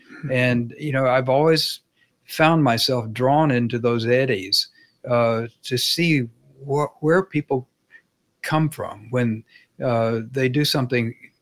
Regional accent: Dallas, Texas, United States; one of the things about growing up in Dallas at that time, and I'm sure it's true of many other places, there was no literature about the city.

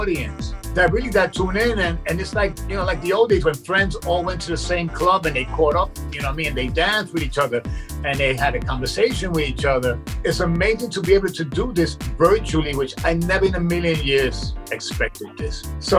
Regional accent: Brooklyn, New York, United States; My parents immigrated from Puerto Rico when they were young. My mother had me when she was 17, which was 1962. And my parents, of course, they were into Latin music. Mm-hmm. And we lived in Brooklyn, in a ghetto in Brooklyn.

